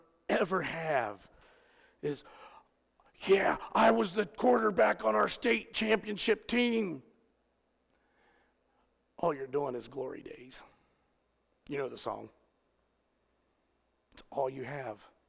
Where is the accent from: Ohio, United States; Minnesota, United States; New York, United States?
Ohio, United States; That's the only reason he liked me. I was from Ohio.